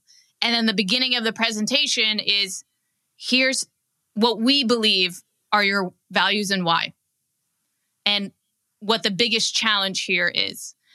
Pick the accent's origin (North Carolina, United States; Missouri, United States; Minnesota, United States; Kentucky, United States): Missouri, United States; Kansas City; Everybody at the buyer's company is wearing Chiefs gear, you know, because we're from Kansas City.